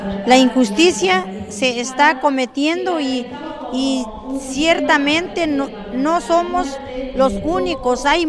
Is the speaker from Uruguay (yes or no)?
no; San Pablo Cuatro Venados, Oaxaca, Mexico; todos y cada uno de nosotros somos originarios de San Pablo Cuatro Venados.